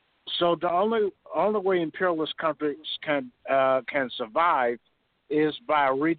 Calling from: New Jersey, United States; I'm calling from New Jersey.

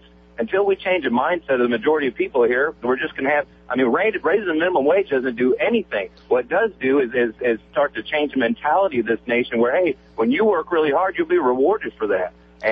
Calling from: Missouri, United States; I'm up here by Jeff City.

